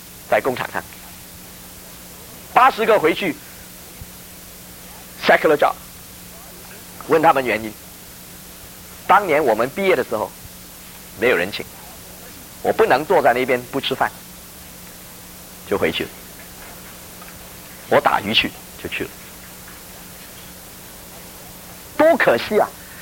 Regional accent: Hong Kong; now in United States; 到我们长大的时候，我们在香港长大，变成中国人了

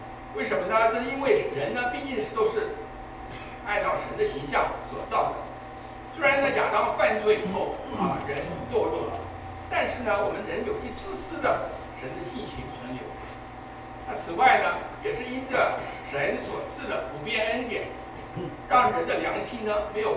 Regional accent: Taiwan; 我们在台湾长大的人，年轻的时候要服兵役大学毕业以后要服兵役

